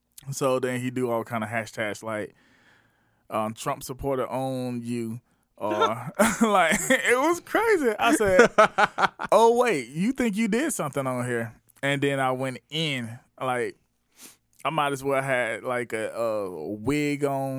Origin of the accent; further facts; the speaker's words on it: Columbia, South Carolina, United States; Like, I'm from the Columbia area, and it's really only an hour and a half up the road